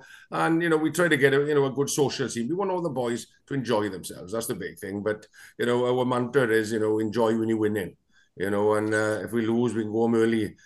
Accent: Llanelli, Wales, United Kingdom; Well, obviously, I was brought up in a pub. It's a stone's throw from Stradey Park, you know.

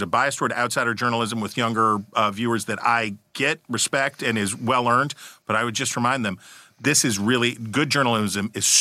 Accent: West Virginia, United States; I promise you, I've only ever been the one person from Ohio County, West Virginia that I bumped into

